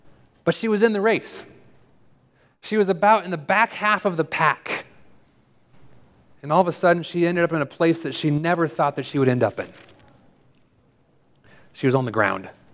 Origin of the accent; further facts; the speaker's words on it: California, United States; I think like I'm from California. You take the 5 to get there, right?